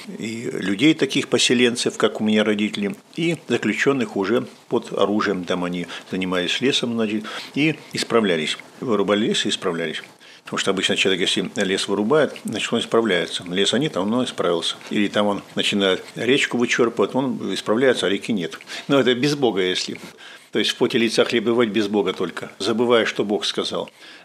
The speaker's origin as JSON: {"language": "Russian", "town": "Rudnichny", "region": "Kirov Oblast", "country": "Russia", "tie": "born or raised there", "said": "В Рудничном родился и там пригодился, что называется. То есть священником служу у себя на родине."}